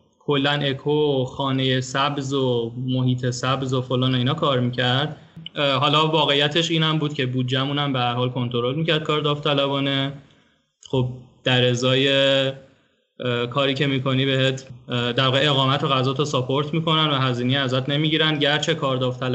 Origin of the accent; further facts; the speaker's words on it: Iran; moved away; یعنی برای چی از ایران پاشادیم اومدیم اینجا